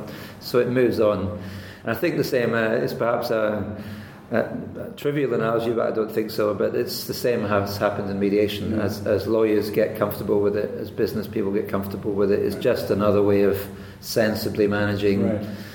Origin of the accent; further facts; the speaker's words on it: Scotland, United Kingdom; And I'm Scottish, by the way.